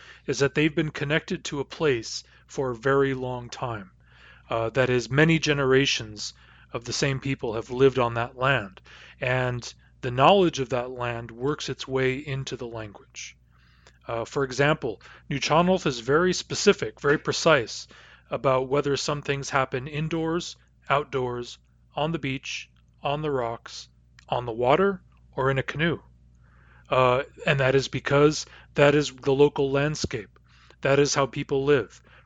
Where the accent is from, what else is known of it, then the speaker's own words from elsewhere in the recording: United States; accent: American; I told you last week that I grew up in the United States. I speak an American dialect of English.